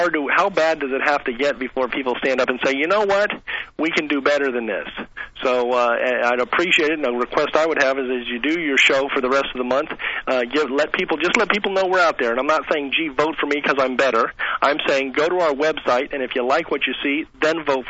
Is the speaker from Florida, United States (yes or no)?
yes; St. Petersburg, Florida, United States; I'm from St. Petersburg.